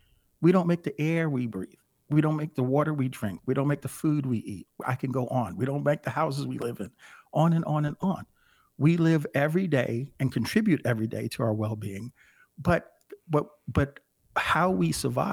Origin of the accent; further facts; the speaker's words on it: United States; So I was excited about being an American.